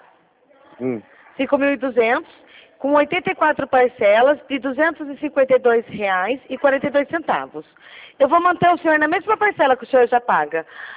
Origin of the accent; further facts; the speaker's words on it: Rio Claro, São Paulo, Brazil; Não, eu sou aqui do Rio Claro.